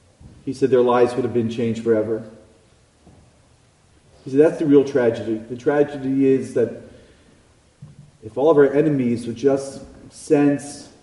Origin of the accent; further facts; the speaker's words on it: Baltimore, Maryland, United States; I don't say this out of pride from growing up in Baltimore